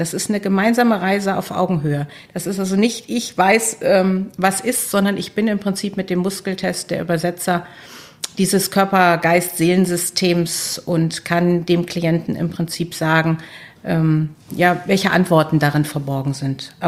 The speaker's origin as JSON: {"language": "German", "town": "Düsseldorf", "region": "North Rhine-Westphalia", "country": "Germany", "said": "Ja, ich komme aus Düsseldorf."}